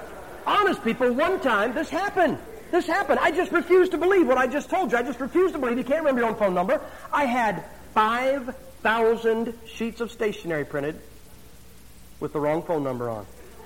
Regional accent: Ohio, United States; Now we're from Ohio, correct?

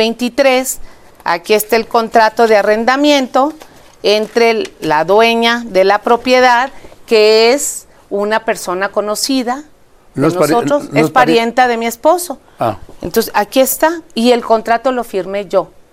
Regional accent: Zacatecas, Mexico; born there; now in Coatzacoalcos, Mexico; No, yo nací en Zacatecas.

